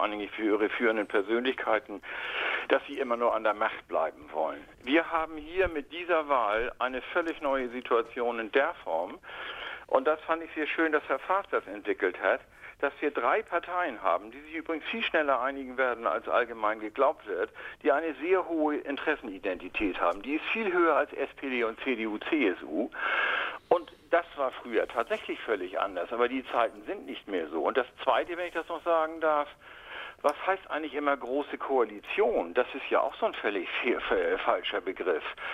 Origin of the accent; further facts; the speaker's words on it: Hamburg, Germany; Ja, schönen guten Abend. Ich komme aus Hamburg